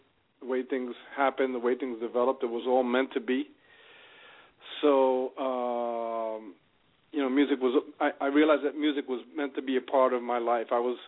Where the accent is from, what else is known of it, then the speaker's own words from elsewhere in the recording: New York City, New York, United States; in the 60s when I was a young kid growing up in the Bronx, New York.